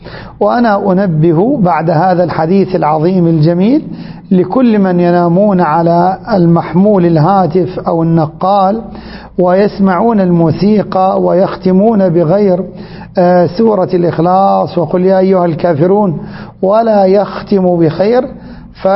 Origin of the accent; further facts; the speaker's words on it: Egypt; وأن يرفع عن بلادنا مصر وعن بلاد الحرمين